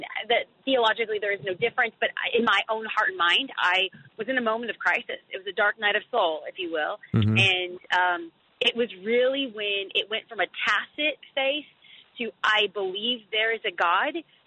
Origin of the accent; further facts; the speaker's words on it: California, United States; Well, I'm born and raised in California, but my dad, I'm Mexican. So my dad's Mexican and my mom's Puerto Rican.